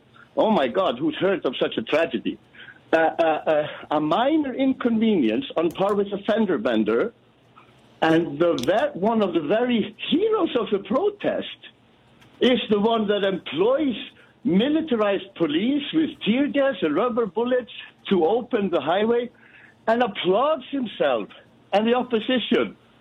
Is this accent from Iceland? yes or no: yes; Iceland; now in Malta; No, I'm calling from Malta, but I'm Icelandic.